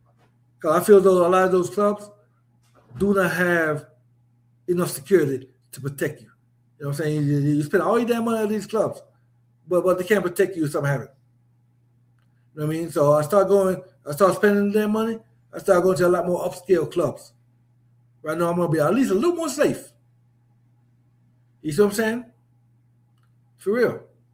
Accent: Jamaica; I'm a Jamaican, so I still want to to know what's going on in Jamaican politics.

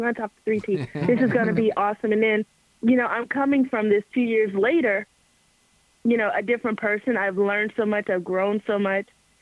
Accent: Beaumont, Texas, United States; I said I was from Texas, and all three of them said in complete unison, "Oh, you're from Houston." And I was like, "No, sir, I'm from Beaumont."

